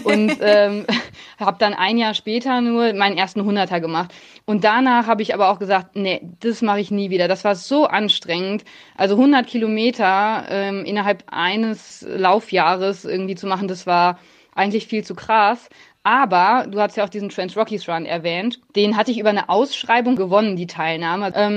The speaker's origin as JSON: {"language": "German", "town": "Hemer", "region": "North Rhine-Westphalia", "country": "Germany", "tie": "born or raised there", "said": "Das war aber in meiner alten Heimatstadt Hema im Sauerland"}